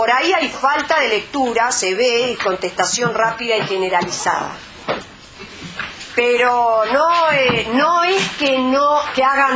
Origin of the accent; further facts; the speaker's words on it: Argentina; Después de Estados Unidos somos nosotros, los argentinos.